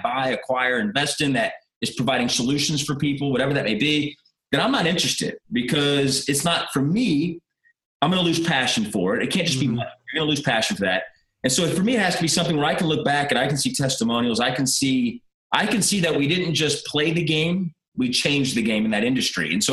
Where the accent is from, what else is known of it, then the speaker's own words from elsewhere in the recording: Dallas, Texas, United States; Yeah, so I grew up in Dallas, Texas. Mom raised me and my little brother.